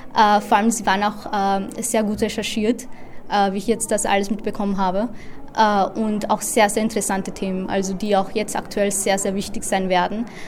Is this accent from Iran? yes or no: no; India; Also ich komme aus Indien und also ein Teil von Kaschmir liegt halt in Indien